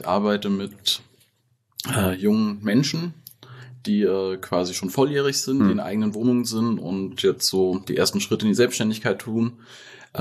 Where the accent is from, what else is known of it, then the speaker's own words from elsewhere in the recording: Fulda, Hesse, Germany; Ich bin hier in Fulda geboren. Ja. Also ich bin tatsächlich aus Fulda-Niesig gebürtig, hier aufgewachsen, jahrelang gewesen. Zwischendurch mal ein bisschen durch Deutschland gereist und gezogen, aber immer wieder den Lebensmittelpunkt hier in Fulda so gehabt.